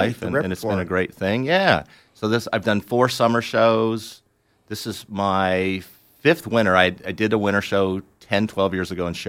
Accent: Anaheim, California, United States; From Anaheim, but my father was in the Air Force, and we traveled all the time.

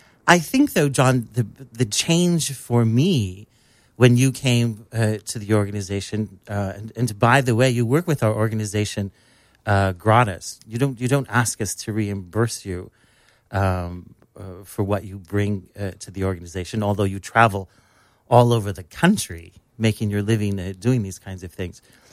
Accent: Aberdeen, South Dakota, United States; He wasn't just in South Dakota. He was sending me pictures of my hometown.

